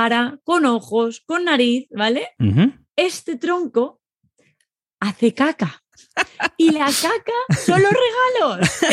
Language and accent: Spanish; Valencia, Valencian Community, Spain; soy profesora de español. También soy de España, de la parte este, de Valencia.